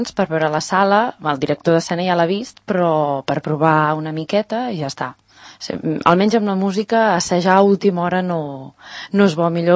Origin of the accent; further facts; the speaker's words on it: Sant Cugat del Vallès, Catalonia, Spain; vinc a València. Però jo sóc de Sant Cugat